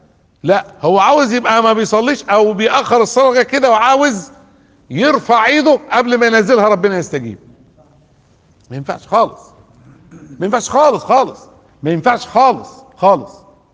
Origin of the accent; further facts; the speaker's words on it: Port Said, Port Said Governorate, Egypt; كنت بقول لهم كده بورسعيد، انا بورسعيدي اصلا